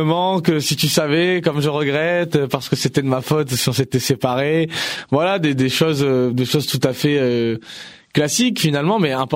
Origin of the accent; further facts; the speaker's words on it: Bordeaux, Nouvelle-Aquitaine, France; born there; now in Paris, France; Je suis né à Bordeaux. Oui. Je suis né à Bordeaux. Maintenant, j'habite Paris, effectivement.